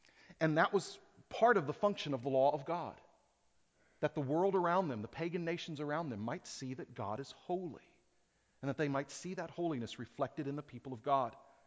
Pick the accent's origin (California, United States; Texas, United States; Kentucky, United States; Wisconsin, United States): Texas, United States; Houston; I grew up in Houston, Texas.